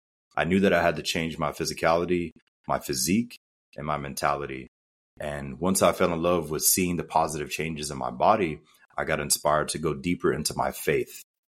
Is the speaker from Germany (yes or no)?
yes; Germany; So as a child, I grew up in Germany. My mother's German. My father's African-American.